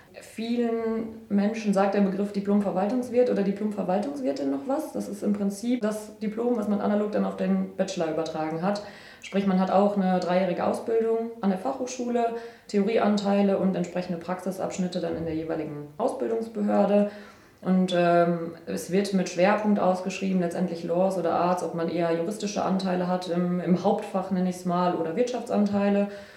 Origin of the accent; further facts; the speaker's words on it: Hützemert, North Rhine-Westphalia, Germany; now in Attendorn, Germany; Ich komme ursprünglich aus Hützemert.